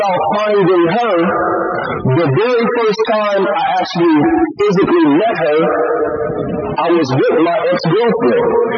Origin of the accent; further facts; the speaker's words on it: Topeka, Kansas, United States; Well, I'm from Topeka, Kansas. Kind of long way from here. So, like I said, I played basketball. Basketball brought me to Texas.